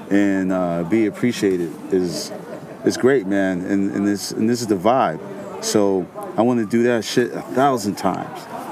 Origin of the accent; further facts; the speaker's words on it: Brooklyn, New York, United States; I'm from Brooklyn, New York.